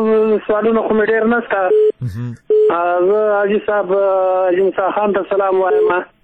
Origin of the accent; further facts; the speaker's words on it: Gardez, Paktia, Afghanistan; زه د ګردیز د شیخانو یم، په ګیرو کې مې کور ده.